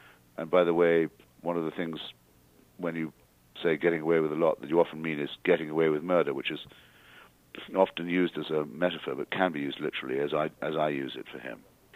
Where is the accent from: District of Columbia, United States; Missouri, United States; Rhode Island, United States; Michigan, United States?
District of Columbia, United States; Washington; picked up in my hometown paper, The Washington Post